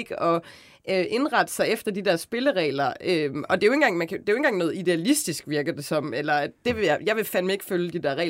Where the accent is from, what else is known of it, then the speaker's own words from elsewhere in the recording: Central Denmark Region, Denmark; nu kommer jeg også selv fra Vestjylland